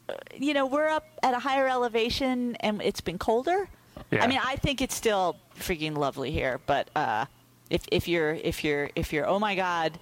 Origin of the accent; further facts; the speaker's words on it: Massachusetts, United States; It kind of makes sense because I grew up in Mass and my parents grew up in New York.